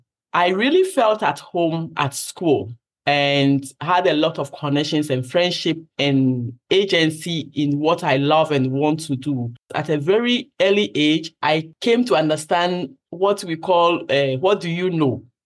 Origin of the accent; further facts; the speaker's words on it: Ghana; So from the intro, I grew up in Ghana.